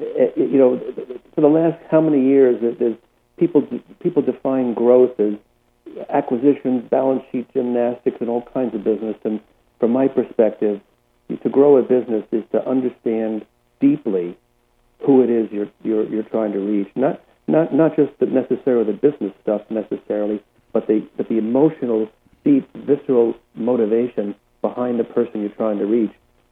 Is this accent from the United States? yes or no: yes; United States; now in England, United Kingdom; I'm an American.